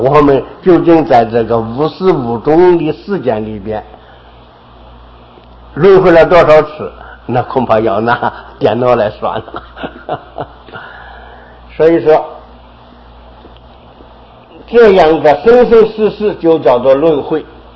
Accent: China; 我们中国人写小说，写的好人的没有一点缺点

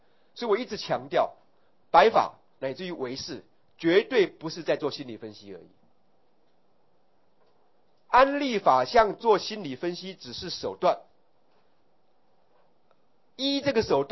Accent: Taiwan; 比如说呢，我们台湾人啊，只要有一个人出到国外去啊

